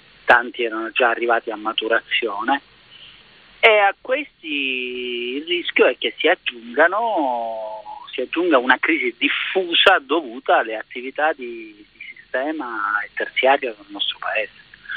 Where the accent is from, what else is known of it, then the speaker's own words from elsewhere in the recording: Sicily, Italy; scusi, su una R sola, essendo siciliano